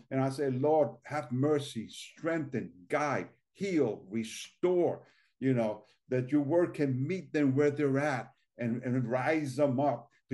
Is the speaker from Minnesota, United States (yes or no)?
no; New Jersey, United States; I remember being growing up in North Jersey, which is almost like being in New York City.